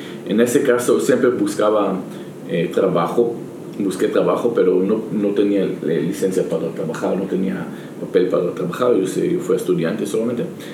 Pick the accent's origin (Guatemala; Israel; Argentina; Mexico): Israel; Spanish is a second language; also born or lived in central Israel; Para explicar un poquito para la gente que no sabe, yo viví en el norte de Israel cuando era niño.